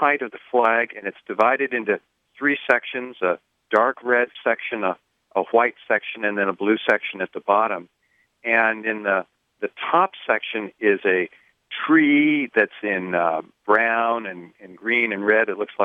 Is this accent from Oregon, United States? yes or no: yes; Portland, Oregon, United States; I'm from Portland, and the Portlandia idea is put a bird on it.